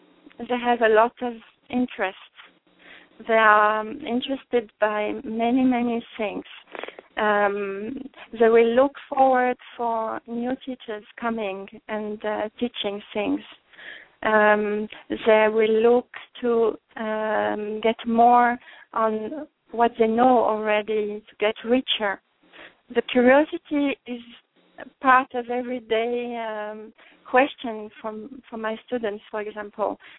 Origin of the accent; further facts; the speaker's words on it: France; English is a second language; now in Israel; I'm not born in Israel. I came from France there. And at the first time, it was very strange to me